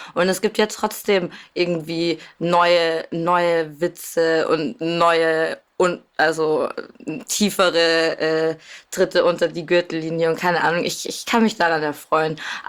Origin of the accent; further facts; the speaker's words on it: Cologne, North Rhine-Westphalia, Germany; als Kölnerin.